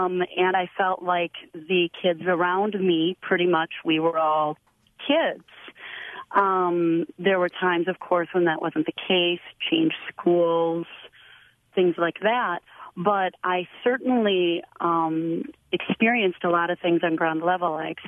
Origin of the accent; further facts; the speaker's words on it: Milwaukee, Wisconsin, United States; I grew up white in Milwaukee with a single mom in the Milwaukee public school system.